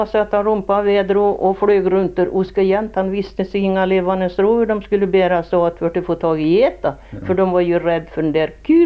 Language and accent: Swedish; Nörrombyn, Sweden; born there; Ja, och här Nörrombyn där jag är född